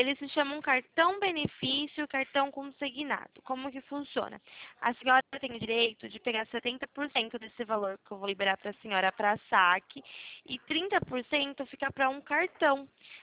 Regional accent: São Paulo, Brazil; Eu sou do interior de São Paulo.

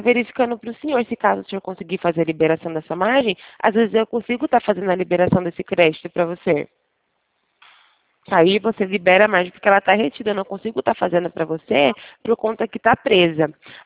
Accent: Sumaré, São Paulo, Brazil; do centro de Sumaré, interior de São Paulo.

